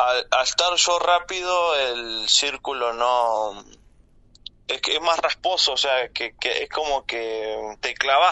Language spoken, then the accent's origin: Spanish; Cinco Saltos, Río Negro, Argentina; de acá, de Cinco Saltos también, así que estoy orgulloso de mi ciudad, de mi pueblo.